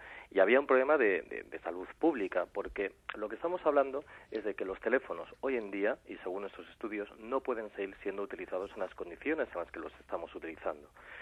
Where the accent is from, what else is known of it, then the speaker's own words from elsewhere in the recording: Community of Madrid, Spain; esa es la imagen que nosotros estamos transmitiendo como madrileños